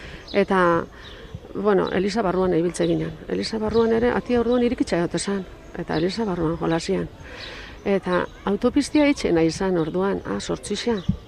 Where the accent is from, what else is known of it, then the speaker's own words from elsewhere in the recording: Mendaro, Basque Country, Spain; eta ni Mendarokoa naiz. Mendaron jaixo nitzan eta Mendaron bizi naiz.